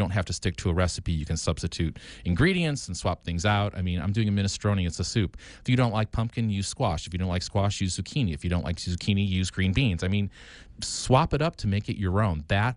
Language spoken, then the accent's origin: English; United States; I'm from Wisconsin or Northern Illinois, almost Wisconsin, and I love cheese